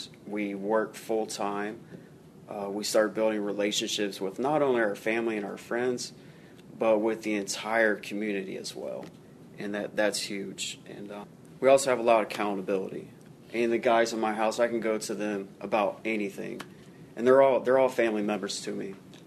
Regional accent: Lima, Ohio, United States; now in Dayton, United States; I am 33 years old. I am from Lima, Ohio. I've been in the Dayton area since August 25th of last year.

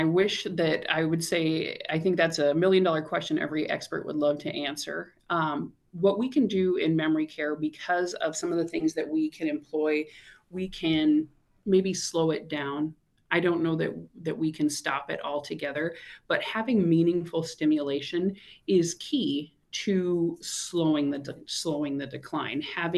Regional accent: South Dakota, United States; You know, growing up in South Dakota, I think there is nothing more beautiful than some of the outdoor spaces that we have around here.

